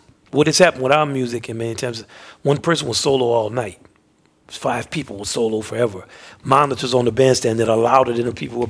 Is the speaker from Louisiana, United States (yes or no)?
yes; New Orleans, Louisiana, United States; I'm from New Orleans.